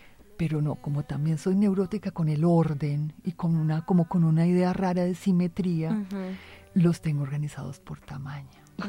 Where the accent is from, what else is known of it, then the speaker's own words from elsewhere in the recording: Antioquia, Colombia; también soy paisa y eso es muy particular con los paisas, sí, la limpieza, el orden, etc.